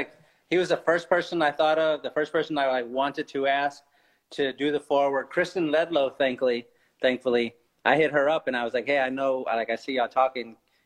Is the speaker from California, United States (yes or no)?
no; San Antonio, Texas, United States; I grew up in San Antonio. I've been going to Spurs games my whole life. I was born in 81